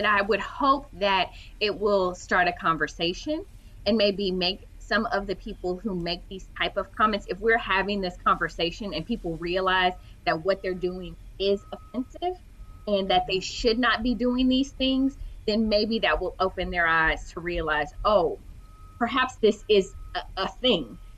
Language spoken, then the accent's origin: English; Houston, Texas, United States; I am from Houston